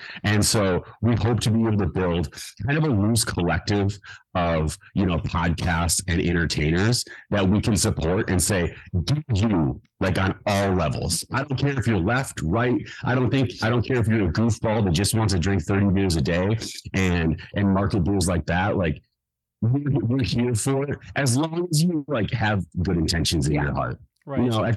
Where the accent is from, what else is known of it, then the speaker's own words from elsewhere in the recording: Minnesota, United States; one, we're from Minnesota, so purple has always been specifically like my favorite color.